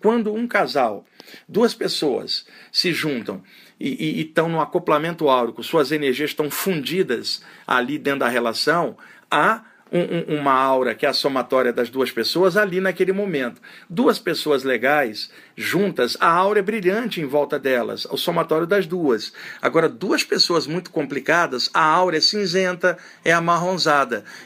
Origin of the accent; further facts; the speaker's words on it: Duque de Caxias, Rio de Janeiro, Brazil; quando eu tinha acho que 6 para 7 anos, a minha família se mudou para Duque de Caxias, na Baixada Fluminense, onde eu cresci na Vila São José. E ali era um bairro humilde